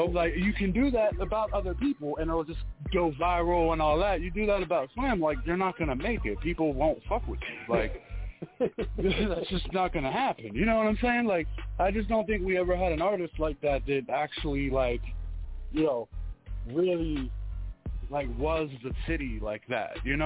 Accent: Ghana; Yeah, I'm from Ghana.

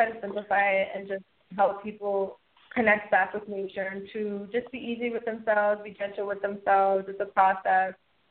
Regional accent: South Miami, Florida, United States; So I originally was born and raised in the South Miami area, which, you know, is not too far from where I'm at now

